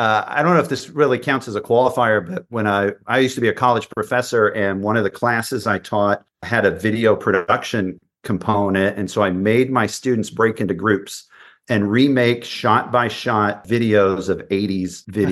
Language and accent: English; Texas, United States; Also coming from Texas, I'm from Texas. So we met in grad school in Mississippi.